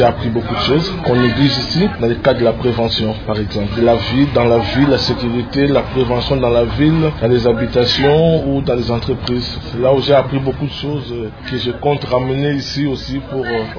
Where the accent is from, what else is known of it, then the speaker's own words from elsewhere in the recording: DR Congo; moved away as an adult; now in France; on s'est de Mbanga. Je suis congolais, marié, père de 3 enfants, vivant en France et espérant un jour gagner le pays.